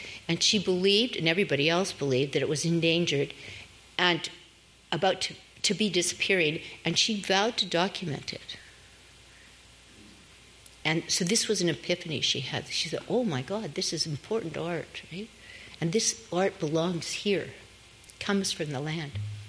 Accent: Canada; My parents came from Denmark, and I used to call myself a Danish Canadian. And then in Denmark, I realized that I was, as the French say, a Canadian of Danish origin.

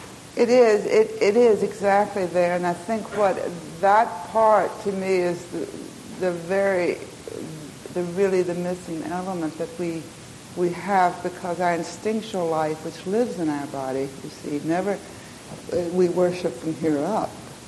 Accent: the South, United States; I'm from the South, and I love to go to the Afro American churches

